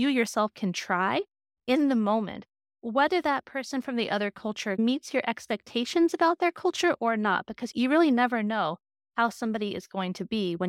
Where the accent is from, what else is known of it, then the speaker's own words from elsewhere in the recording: Arizona, United States; there were many cultures in my home state of Arizona that I had grown up around that were not familiar to other people.